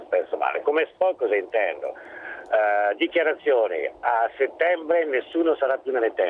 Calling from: Bergamo, Lombardy, Italy; ma sono da Bergamo

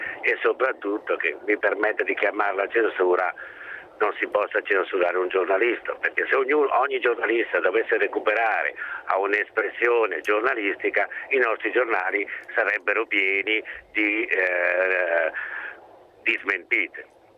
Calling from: Bergamo, Lombardy, Italy; ma sono da Bergamo

